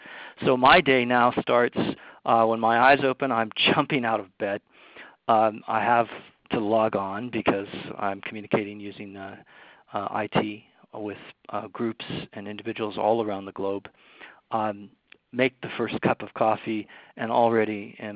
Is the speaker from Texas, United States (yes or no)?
no; California, United States; I'm from San Francisco region and spent half of my professional life working with community organizations